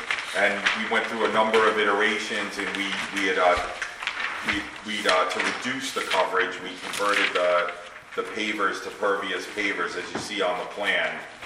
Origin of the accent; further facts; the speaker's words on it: New York, United States; I'm a licensed engineer. I'm the gentleman who prepared the plans. I'm from New York.